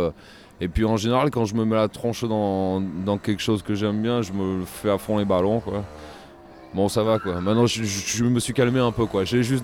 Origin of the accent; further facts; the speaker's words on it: Occitanie, France; Je viens à côté de Béziers, pas Béziers parce que.